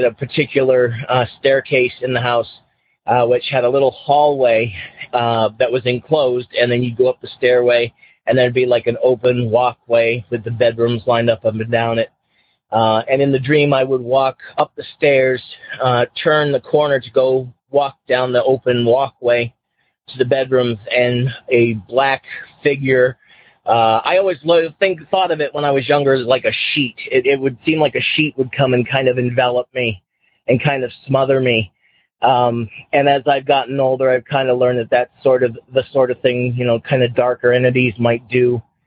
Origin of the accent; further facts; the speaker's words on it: Massachusetts, United States; I'm from Massachusetts.